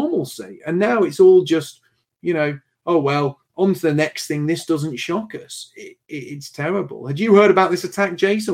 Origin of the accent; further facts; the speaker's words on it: United Kingdom; a really horrible part of the British psyche that we call the stiff upper lip. This idea that we as British people should be spat at, mocked, humiliated, brutalized